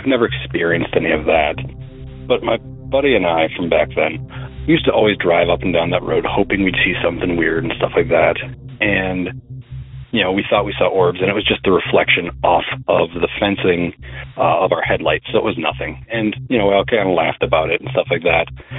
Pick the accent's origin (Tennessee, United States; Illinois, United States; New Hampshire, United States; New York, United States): Illinois, United States; I'm from Illinois.